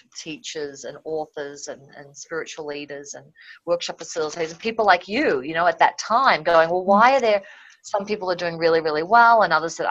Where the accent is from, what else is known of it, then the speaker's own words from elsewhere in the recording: Melbourne, Victoria, Australia; now in Fort Collins, United States; I'm sitting here in my office in Port Collins today, but I'm originally from Melbourne.